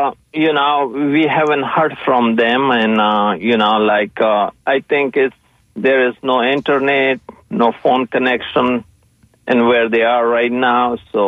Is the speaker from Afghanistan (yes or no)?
yes; Afghanistan; now in Tampa, United States; Yes, I'm from Afghanistan. I came in 2019 to Florida, Tampa.